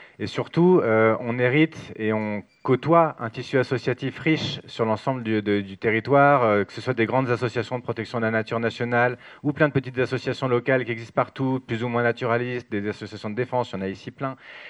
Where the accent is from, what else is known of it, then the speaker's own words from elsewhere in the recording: Île-de-France, France; moi je viens d'Île-de-France à la base